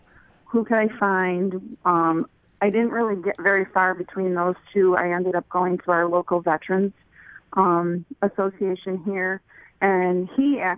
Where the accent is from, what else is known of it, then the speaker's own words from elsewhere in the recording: Rochester, New York, United States; I didn't personally live on the reservation. I grew up in Rochester, New York.